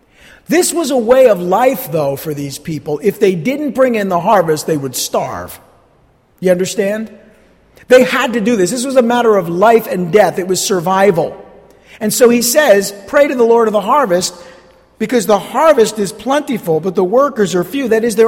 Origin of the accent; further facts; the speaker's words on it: New Jersey, United States; I was very fortunate growing up in New Jersey to spend my summers in Sussex County in the 70s.